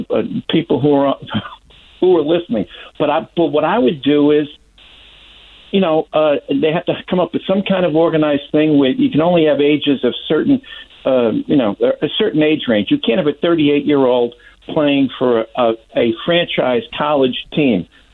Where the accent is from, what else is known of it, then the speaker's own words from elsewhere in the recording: Brooklyn, New York, United States; I'm from Brooklyn. I don't have a college team I root for.